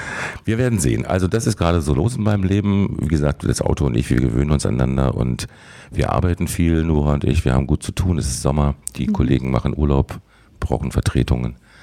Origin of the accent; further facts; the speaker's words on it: Germany; ich bin ja in der DDR aufgewachsen, also in der ehemaligen DDR.